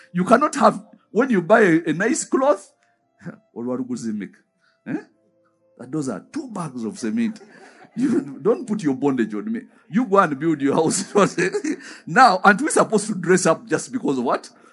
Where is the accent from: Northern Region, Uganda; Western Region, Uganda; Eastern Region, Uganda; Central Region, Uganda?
Western Region, Uganda; Hoima; I remember when I was growing up in Hoima